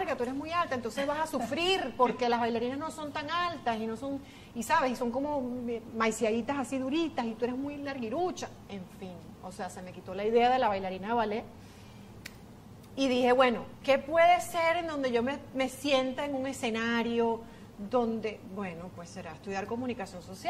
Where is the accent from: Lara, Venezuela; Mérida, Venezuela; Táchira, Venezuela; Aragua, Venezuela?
Aragua, Venezuela; Maracay; yo de Maracay, pero estoy estudiando en la Universidad Católica.